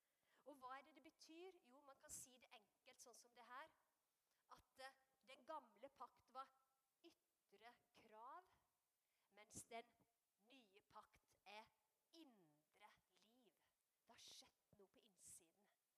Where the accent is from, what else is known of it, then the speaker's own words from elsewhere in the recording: Breim, Vestland, Norway; accent: mixed, partly Telemark; så jeg er fra Feldegårdene i Breim, altså i Birkjelo i Nordfjord, på Birkjelo i Nordfjord. Sogn og Fjordane heter det. Så ekte vestlending, men dialekten ble ødelagt når jeg, egentlig mest ødelagt når jeg bodde på Filippinene